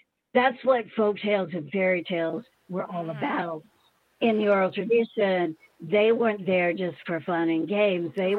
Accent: Mississippi, United States; Was when I grew up in Mississippi on the Gulf Coast, I was younger, like 7 and 8 and 9 maybe.

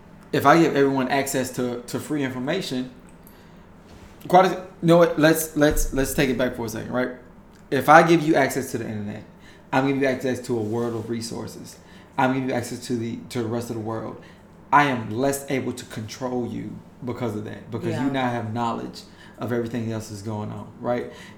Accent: St. Louis, Missouri, United States; I'm from St. Louis. We can't pronounce R's.

